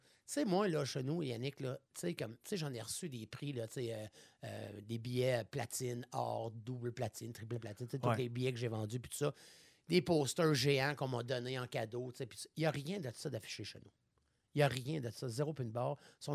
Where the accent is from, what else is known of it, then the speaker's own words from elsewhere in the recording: Quebec City, Quebec, Canada; J'arrive chez nous à Québec, je suis chez nous.